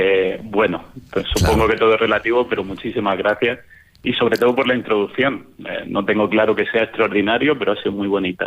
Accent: Murcia, Region of Murcia, Spain; born there; Yo nací en Murcia capital, nací en el barrio de Vista Alegre y fui al colegio María Maroto.

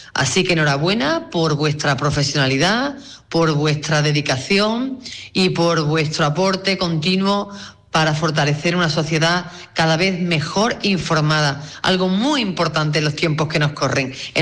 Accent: Olvera, Andalusia, Spain; especialmente, por supuesto, a mi pueblo, a Olvera

